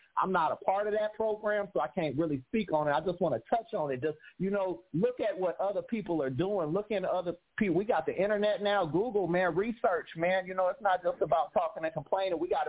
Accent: Chicago, Illinois, United States; also born or lived in Los Angeles; now in Oakland, United States; I live in Oakland today, though I'm from Chicago, born and raised. You know, I've also lived in L.A.

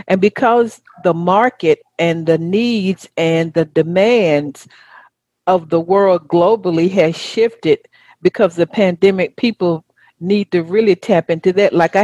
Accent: Southern US, United States; accent: Southern; That's my Southern accent.

